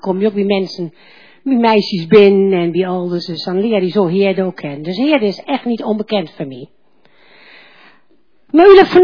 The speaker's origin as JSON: {"language": "Dutch", "town": "Uden", "region": "North Brabant", "country": "Netherlands", "tie": "born or raised there", "said": "geboren van Hel. En ik kom in Uden, ik ben geboren en getogen in Uden, maar ik ben toch halfheerders. Ja, want mijn moe kan buteerden."}